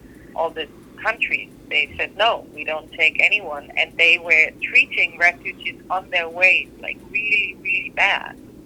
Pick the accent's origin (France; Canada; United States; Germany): Germany; when I grew up in Germany, I was like, oh, they're different somehow, and they, I don't know. So it was difficult for me to grow up here in Germany, and we were always the kind of strangers.